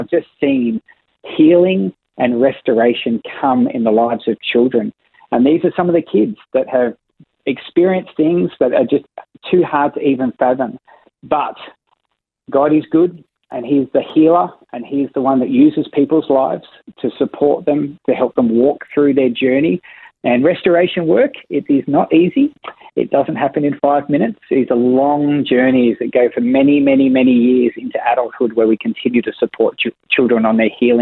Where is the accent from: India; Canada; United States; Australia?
Australia; So I grew up in Australia